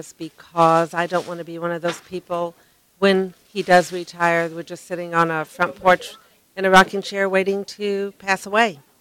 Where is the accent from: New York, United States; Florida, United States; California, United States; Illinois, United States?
Illinois, United States; Peoria; we're from Peoria, Illinois.